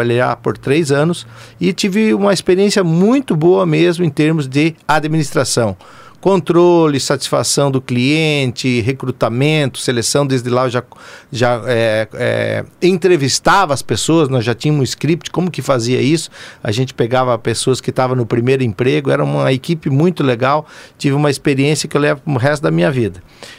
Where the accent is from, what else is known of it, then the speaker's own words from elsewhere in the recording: Mercedes, Paraná, Brazil; born there; Eu sou nascido em Mercedes, né? E na época que era distrito de Marechal Cândido Rondon.